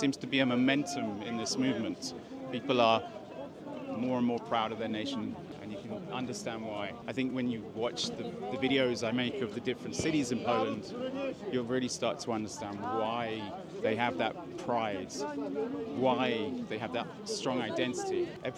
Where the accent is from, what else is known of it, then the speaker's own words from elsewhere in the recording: United Kingdom; As a Brit, I'm envious because we don't have days like this.